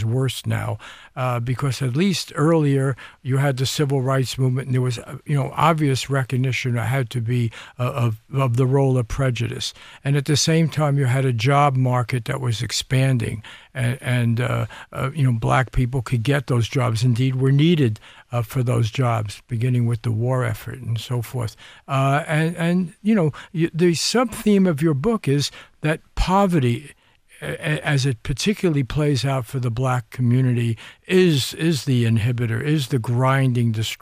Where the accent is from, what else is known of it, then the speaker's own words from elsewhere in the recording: Bronx, New York, United States; I grew up in the Bronx, you know, a long time ago.